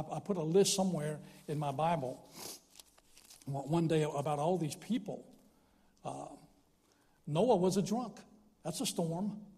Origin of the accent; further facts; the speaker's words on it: Lynchburg, Virginia, United States; I grew up in Lynchburg, Virginia. I was saved as a bus kid at Thomas Road.